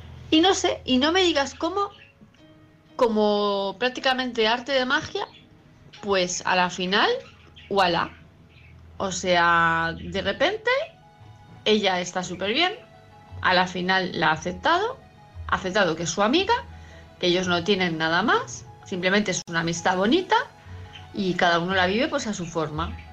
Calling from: Palma, Balearic Islands, Spain; de Palma de Mallorca

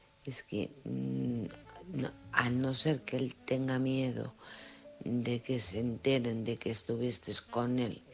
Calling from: Alcorcón, Community of Madrid, Spain; de Alcorcón.

